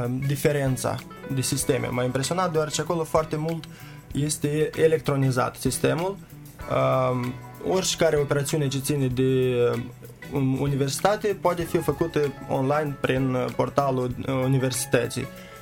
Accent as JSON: {"language": "Romanian", "town": "Chișinău", "country": "Moldova", "said": "chiar și în sat când plec acasă, că sunt din Chișinău"}